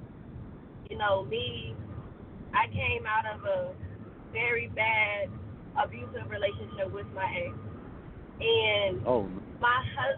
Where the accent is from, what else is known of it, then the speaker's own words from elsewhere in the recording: Georgia, United States; I'm from Georgia. I'm from the South.